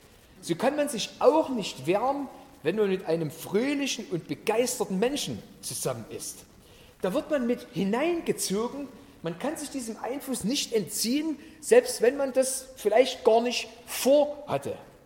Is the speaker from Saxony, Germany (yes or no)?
yes; Limbach-Oberfrohna, Saxony, Germany; Ich komme aus Limbach-Oberfrohna. Wird vielleicht nicht jedem was sagen, das liegt neben Chemnitz.